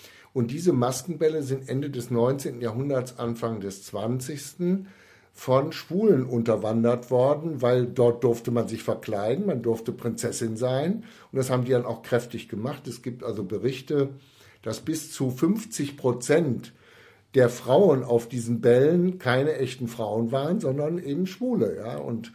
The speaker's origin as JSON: {"language": "German", "town": "Cologne", "region": "North Rhine-Westphalia", "country": "Germany", "tie": "born or raised there", "said": "ich bin in Köln aufgewachsen, wenn auch nicht geboren."}